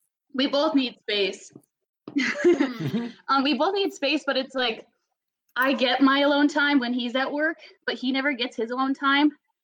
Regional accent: Iowa, United States; I'm from Iowa.

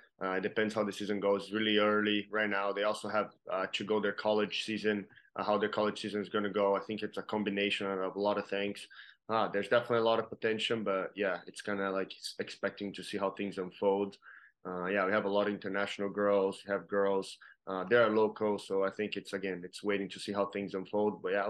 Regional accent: Brazil; I'm from Brazil.

